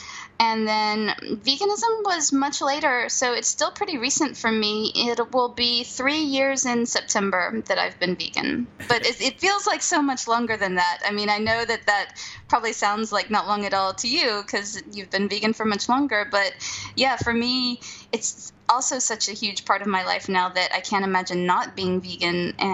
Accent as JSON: {"language": "English", "country": "United States", "tie": "born or raised there", "moved": "yes", "said": "And I grew up in the States, but I left the States 18 years ago now."}